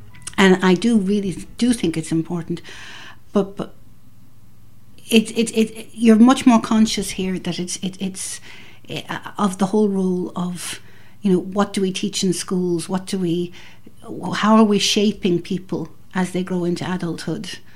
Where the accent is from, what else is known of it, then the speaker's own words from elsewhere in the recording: Ireland; moved away as an adult; also born or lived in New York, United States / Canada / Belgium; now in England; I was born in New York, and then I was brought up in Canada and Belgium and a little bit in Ireland, and then came back to boarding school.